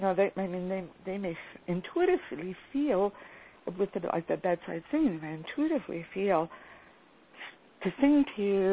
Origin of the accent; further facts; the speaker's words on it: Canada; especially as a Canadian, a chance to sort of share what's happening in Canada